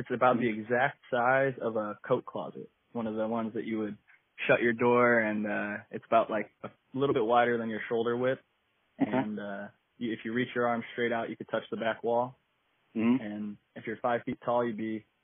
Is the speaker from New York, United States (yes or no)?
no; Ohio, United States; I'm living in Southern California currently, but I was raised in Ohio